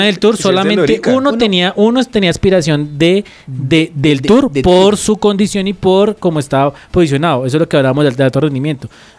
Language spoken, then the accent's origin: Spanish; Colombia; si me represento como colombiano